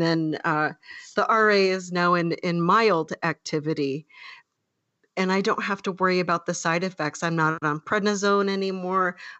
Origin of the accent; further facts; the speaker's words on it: Atlanta, Georgia, United States; moved away; Yes. Yes. We are from Atlanta, Georgia, originally, and the weather there is so